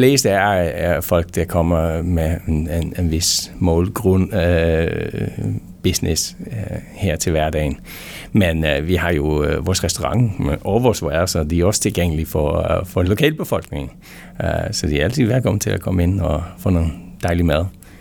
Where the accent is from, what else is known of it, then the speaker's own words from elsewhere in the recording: Netherlands; Danish is a second language; now in Sweden; Jeg er hollænder og flyttede til Sverige for mange år siden. I 2001 kom jeg til Sverige og bor der stadigvæk, men arbejdede siden 2001 i Danmark.